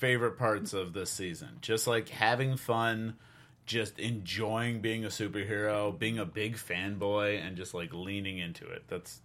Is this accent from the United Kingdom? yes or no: yes; United Kingdom; No one will know that I am British if I talk like this.